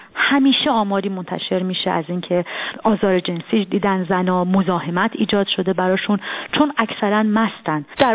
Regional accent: Iran; now in Germany; من از ایران اومدم

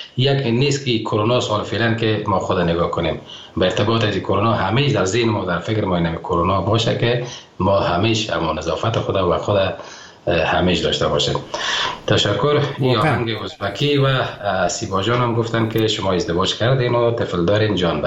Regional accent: Afghanistan

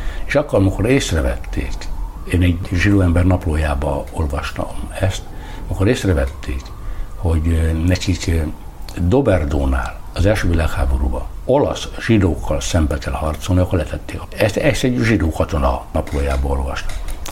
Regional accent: Hungary; Nem esik nekem rosszul az, hogy magyar vagyok, és az esik rosszul, hogy cigány. Én egy magyarországi cigányember vagyok

